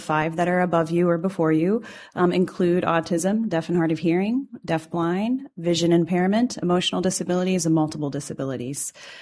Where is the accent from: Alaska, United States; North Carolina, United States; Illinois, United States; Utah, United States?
Alaska, United States; Eagle River; I am from Eagle River, Alaska.